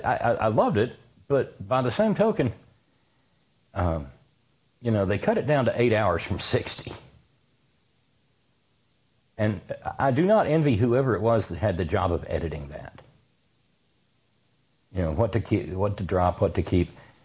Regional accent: West Virginia, United States; I'm from West Virginia, and we're not like those people.

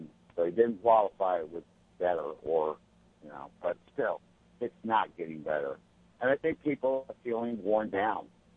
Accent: New York, United States; now in Columbus, United States; I'm still a New Yorker in that regard. And I moved down here to the Mid East Side so I can be close to downtown and close to my job.

